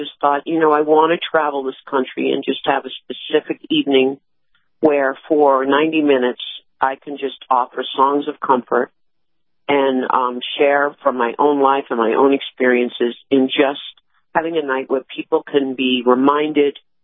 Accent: New York, United States; now in Nashville, United States; You know, and I live in Nashville now, but I'm from New York

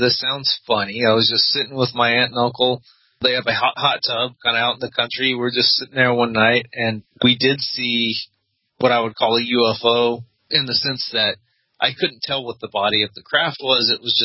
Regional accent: Roswell, New Mexico, United States; No, I was born in Roswell, New Mexico. I've never left.

